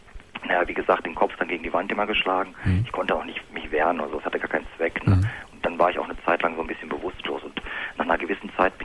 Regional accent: Hanover, Lower Saxony, Germany; Ich komme eigentlich aus Westdeutschland, Hannover die Gegend.

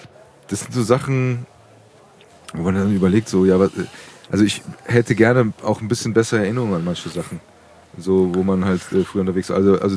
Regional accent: Frankfurt, Hesse, Germany; Und ich bin in Praunheim aufgewachsen.

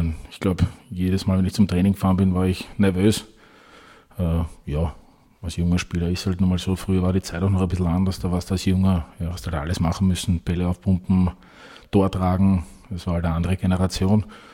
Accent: Vienna, Austria; ich bin im 21. Bezirk in der Großsiedlung aufgewachsen. Gemeindebau, wie man sich das halt so vorstellt.

